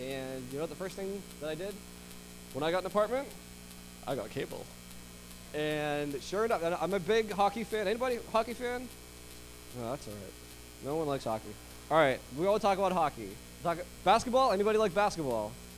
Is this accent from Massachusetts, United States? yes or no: yes; Boston, Massachusetts, United States; accent: Boston; now in New York, United States; So I'm not originally from New York. I'm originally from the Boston area, so is my wife, and we love Boston.